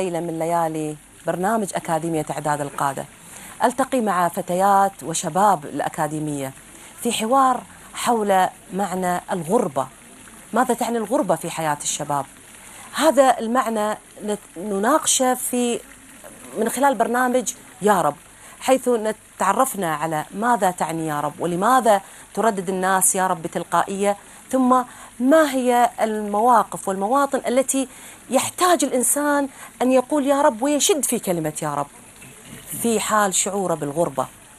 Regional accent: Kuwait; وأنا من الكويت

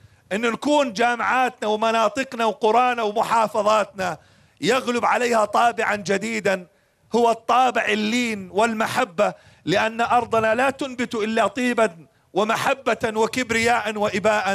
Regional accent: Jordan; قلت له: أنا من جوردن. صفن بدور على الأردن وين. ففي أحداث بالمنطقة العراق، فقلت له: أنا يعني جنب العراق.

